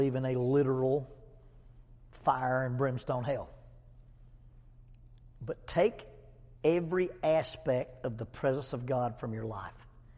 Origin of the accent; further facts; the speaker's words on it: United States; because I'm at home and I'm an American.